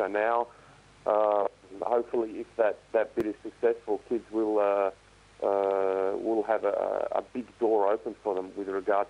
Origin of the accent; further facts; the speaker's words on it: Canberra, Australian Capital Territory, Australia; I mean, obviously, me, myself, growing up in Canberra, there's definitely a soft spot there for a team come from Canberra